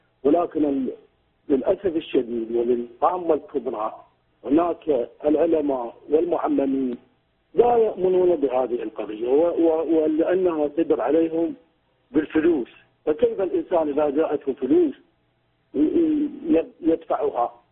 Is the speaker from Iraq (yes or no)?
yes; Southern Iraq, Iraq; أنا شيخ من العراق، من جنوب العراق.